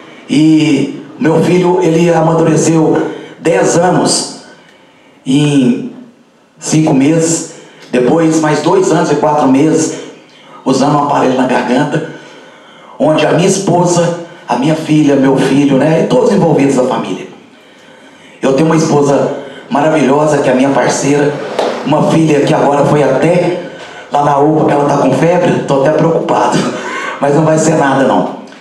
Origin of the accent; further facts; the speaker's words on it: Divinópolis, Minas Gerais, Brazil; eu sou de Divinópolis, mas vejo muita coisa em Cajuru que às vezes Divinópolis deixa a desejar.